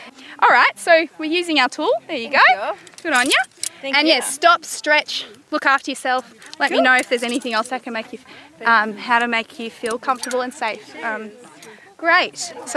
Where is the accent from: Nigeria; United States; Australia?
Australia; There is this disconnection in our community that I've witnessed, growing up in Australia, between, you know, where our food comes from and just the seasons in nature